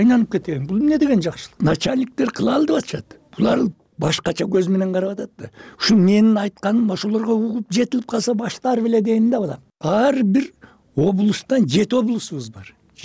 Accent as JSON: {"language": "Kyrgyz", "town": "Uzgen", "region": "Osh Region", "country": "Kyrgyzstan", "said": "мына мен например өзгөндүкмүн дедим."}